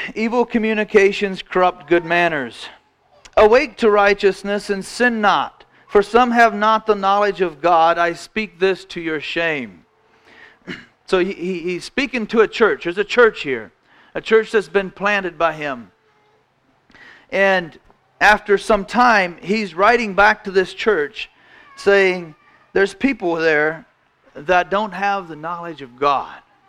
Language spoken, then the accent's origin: English; Indiana, United States; I'm from Indiana. I live 6 miles from the Ohio line, but I'm hours from here.